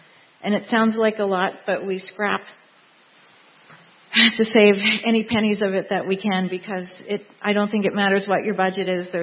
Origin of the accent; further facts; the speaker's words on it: Saskatchewan, Canada; I was born in Saskatchewan, raised on a very traditional family farm by immigrant Eastern European family.